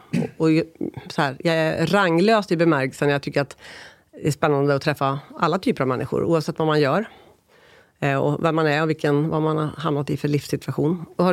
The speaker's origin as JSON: {"language": "Swedish", "town": "Lycksele", "region": "Västerbotten County", "country": "Sweden", "tie": "born or raised there", "also_born_or_lived": "Koppom / Avesta", "said": "Jag föddes i Lycksele. Sen var jag ganska liten, flyttade jag till ett samhälle, Koppom utanför Arvika, 6 år i Värmland. Sen bodde jag Avesta i 4 år i långstadiet. Sen flyttade jag tillbaka, eller ja, det låter som jag flyttade runt själv, men familjen till Lycksele, som mellanstadiet och högstadiet."}